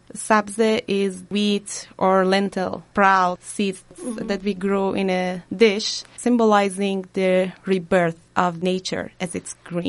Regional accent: Urmia, West Azerbaijan, Iran; I'm from Iran. The western side of Iran is Azerbaijan Gharbi. I'm from a city named Urmia.

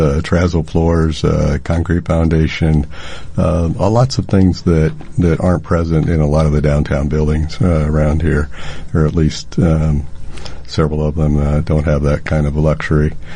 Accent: Atlantic, Iowa, United States; Even in my hometown of Atlantic, I found a 1915 article

